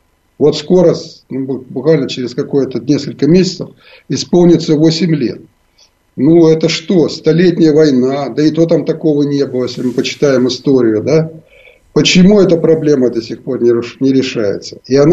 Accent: Donetsk, Donetsk Oblast, Ukraine; now in Kyiv, Ukraine; Я прожил в Донбассе много лет, я ведь выходец из Донбасса, да, я переехал в Киев как раз из Донецка. И я очень хорошо знаю этот край

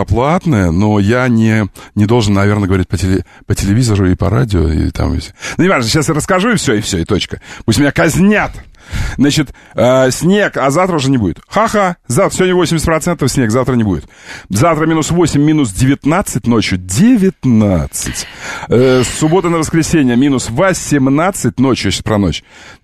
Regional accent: Novotroitsk, Orenburg Oblast, Russia; А я из Новотроицка, около Орска. Ну, видите, все оттуда.

